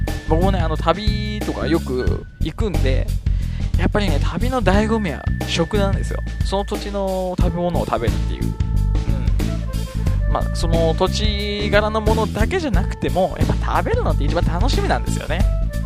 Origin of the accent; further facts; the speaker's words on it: Sasebo, Nagasaki, Japan; also born or lived in Fukuoka / Tokyo; 紹介できるのは今のところ地元の佐世保でしょ、あとは住んでた福岡と東京だ、まあこの3つなんですけど